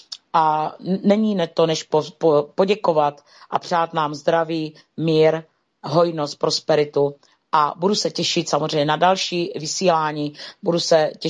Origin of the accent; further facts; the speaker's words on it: Moravia, Czechia; tož na zdraví, jak se říká u nás na Moravě.